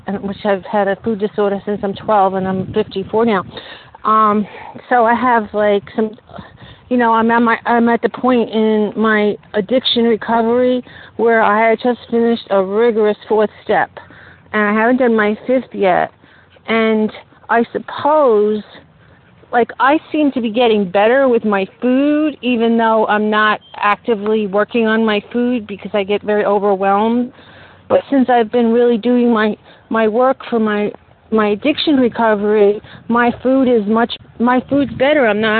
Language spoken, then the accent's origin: English; Long Island, New York, United States; from Long Island.